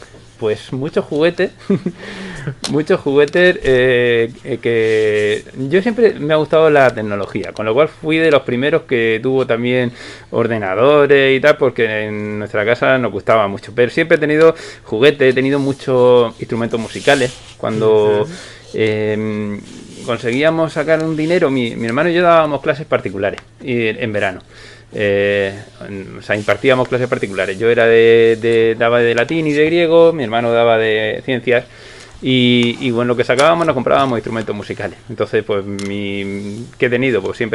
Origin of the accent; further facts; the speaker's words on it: Santiago de la Ribera, Region of Murcia, Spain; also born or lived in Cartagena; yo fui a nacer a Cartagena y después a los 2 o 3 días cuando le dieron el alta a mi madre, me volví a mi pueblo, que es Santiago de la Ribera, a orillas del Mar Menor, en Murcia.